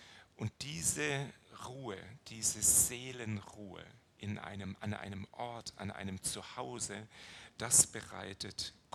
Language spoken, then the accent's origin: German; Baden-Württemberg, Germany; Ich bin im Schwarzwald groß geworden